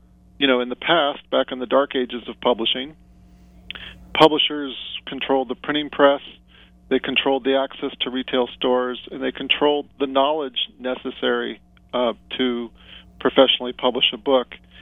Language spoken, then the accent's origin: English; Los Gatos, California, United States; You know, I'm from Silicon Valley, here in Los Gatos, but I'm not a programmer.